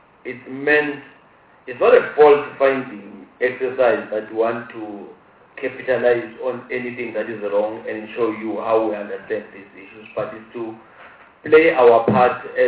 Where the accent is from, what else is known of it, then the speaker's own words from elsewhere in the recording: Mpumalanga, South Africa; I'm from Mpumalanga, and being from Mpumalanga